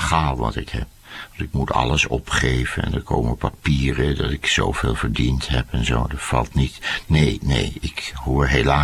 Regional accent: Netherlands; Dus ik dacht, nou, als Hollander en ook nog als bejaarde

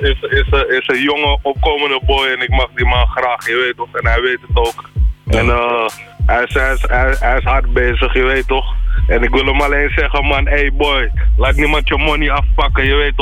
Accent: Amsterdam, North Holland, Netherlands; We zijn piraten in Hilversum, we komen uit de Bijlmer.

